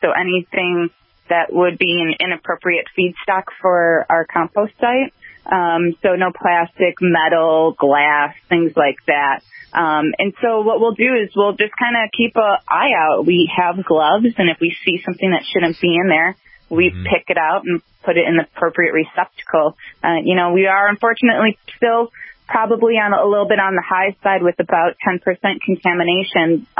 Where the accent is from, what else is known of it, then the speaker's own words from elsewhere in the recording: Chicago, Illinois, United States; I'm from Chicago originally.